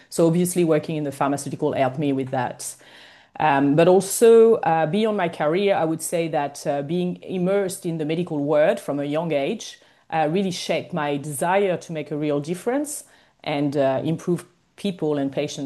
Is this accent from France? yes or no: yes; Paris, Île-de-France, France; English is a second language; we are based in Paris, and I was born and raised in Paris myself.